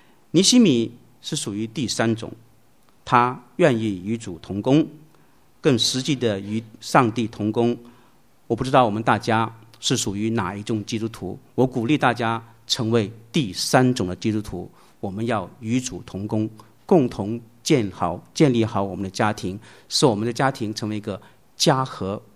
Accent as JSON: {"language": "Chinese", "country": "Hong Kong", "tie": "born or raised there", "said": "小时候在香港经常看这个粤语片"}